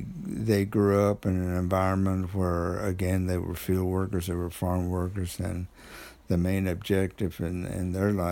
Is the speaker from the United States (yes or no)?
yes; Waco, Texas, United States; Well, I grew up in a city in Texas called Waco. It was a metropolitan area.